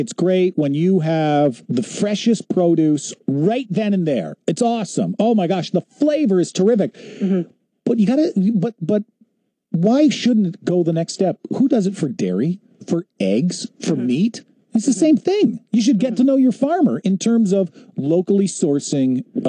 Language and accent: English; London, Ontario, Canada; growing up in London was awesome because we were not too, we were right across from a farm. Mm-hmm. I grew up on the other side of Fanshawe Park Road. And so right across from me was farmland.